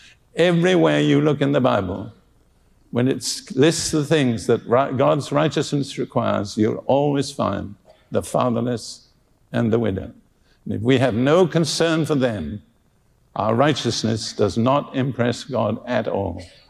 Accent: United Kingdom; I'm British and you can get offended with me, and Britain has nothing to boast of.

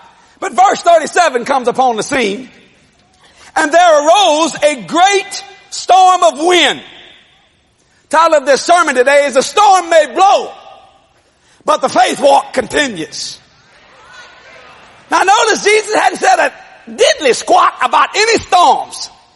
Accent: New Orleans, Louisiana, United States; Because I'm from the New Orleans area, we live in a hurricane area.

